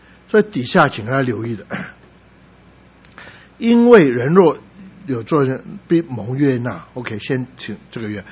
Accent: Guangdong, China

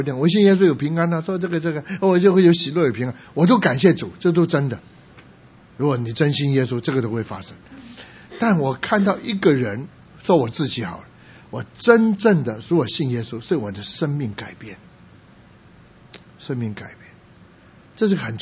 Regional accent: Guangdong, China; 我们是广东人，我们这老广是最麻烦，什么都吃

